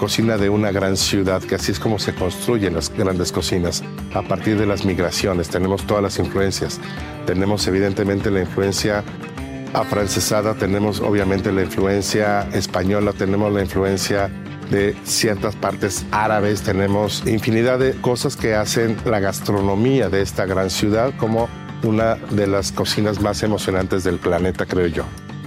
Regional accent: Mexico City, Mexico; born there; Yo nací en este barrio, nací en Clavería, y bueno, pues somos orgullosamente chintololos.

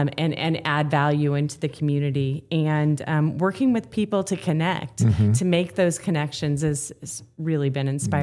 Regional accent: Omaha, Nebraska, United States; now in Lincoln, United States; Lincoln has been my home now for about 25 years. Prior to that, I was born and raised in Omaha. My 95-year-old mother continues to live in the small home in eastern Omaha that I grew up in.

